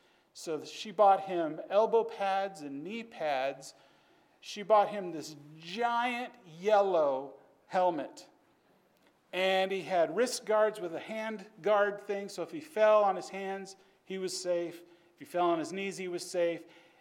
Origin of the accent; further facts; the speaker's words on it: Stockton, California, United States; I was raised in Stockton, California. It's not the most safe place in the country to live, but it's not terrible.